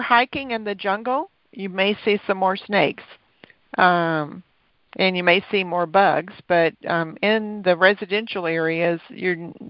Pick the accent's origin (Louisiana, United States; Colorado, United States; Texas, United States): Texas, United States; I'm from Texas, so I'm familiar with Mexican Spanish.